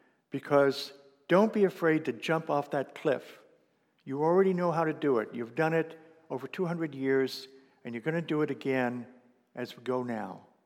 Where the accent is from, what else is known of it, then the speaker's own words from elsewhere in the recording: Meadville, Pennsylvania, United States; oh yes, I'm from Meadville, Pennsylvania, and I'm moving back to Oregon in July.